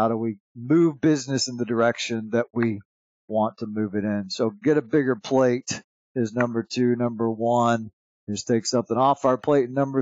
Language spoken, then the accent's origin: English; Southeast, United States; I grew up in the Southeast, and there's a lot of Waffle Houses in the Southeast